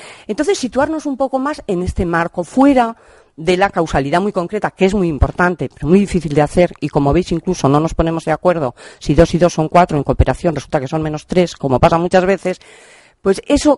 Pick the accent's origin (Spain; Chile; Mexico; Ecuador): Spain; Basque Country; now in Navarre, Spain; Pues yo que soy vasca, que siempre he pensado en eso de la palabra